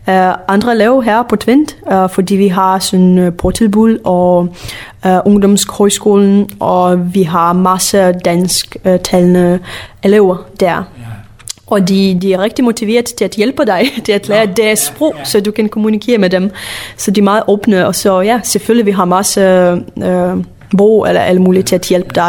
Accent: Lithuania; Danish is a second language; now in Denmark; vores landsby var meget sådan, russisk kultur orienteret.

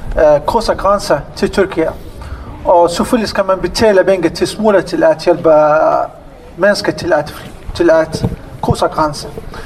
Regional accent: Syria; Danish is a second language; now in Denmark; jeg kommer fra Syrien. Jeg har været i Danmark cirka 3,5 år. Faktisk kommer jeg fra Syrien.

